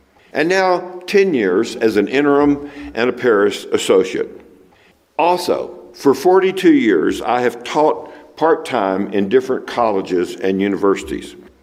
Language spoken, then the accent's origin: English; Tyler, Texas, United States; But back to Tyler, my hometown. All the stereotypes about the 1950s and the 1960s I experienced in my town of 60,000 souls.